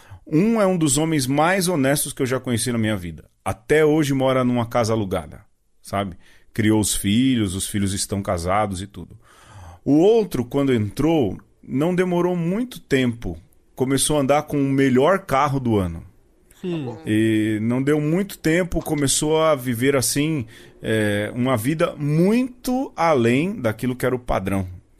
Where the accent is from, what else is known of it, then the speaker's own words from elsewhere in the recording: São Paulo, Brazil; Eu, por exemplo, eu sou da Zona Norte, do Jardim Brasil, e o meu ônibus que saía da estação de metrô para o Jardim Brasil saía da estação Carandiru.